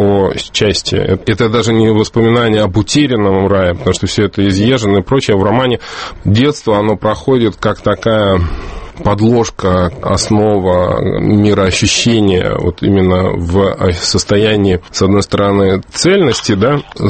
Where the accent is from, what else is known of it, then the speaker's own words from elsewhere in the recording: Absheron, Azerbaijan; now in Russia; Дело все в том, что я вырос на Апшероне, меня оттуда увезли, если быть точным, в 1974 году.